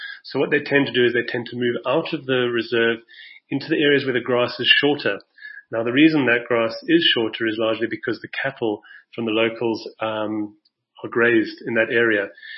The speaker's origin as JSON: {"language": "English", "country": "South Africa", "lives_now": "Kenya", "said": "I'm a South African currently living in Kenya."}